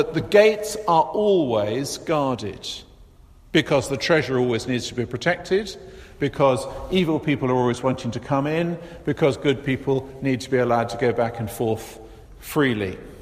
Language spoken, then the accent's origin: English; Chichester, South East England, United Kingdom; When I was little, my hometown was Chichester in Sussex.